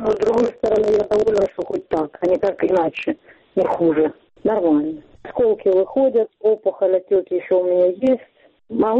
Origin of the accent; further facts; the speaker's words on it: Donetsk, Donetsk Oblast, Ukraine; пришла война в мой родной город, в мой дом